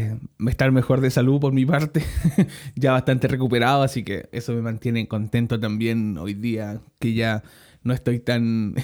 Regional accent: Chile; nosotros como ya sabes somos chilenos y nos casamos acá en Chile.

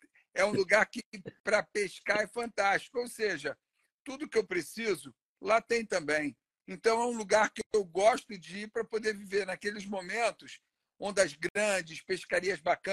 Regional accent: Rio de Janeiro, Brazil; Não, eu sou carioca e no Rio de Janeiro eu trabalhei dos 17, 18, 19 anos fazendo algumas figurações, alguns trabalhos.

